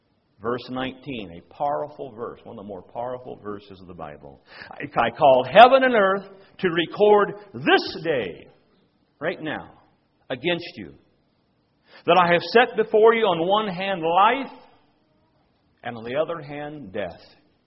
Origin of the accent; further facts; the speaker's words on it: Indiana, United States; Well, I grew up in Indiana, so that sort of perked my interest.